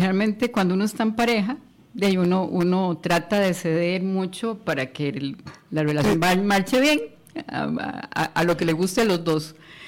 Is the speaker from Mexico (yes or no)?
no; Escazú, San José, Costa Rica; moved away; also born or lived in Bolivia; en Escazú, nosotros, uh-huh, somos brujos, uh-huh, en Escazú. Ahí crecimos, estudié en el Colegio del Pilar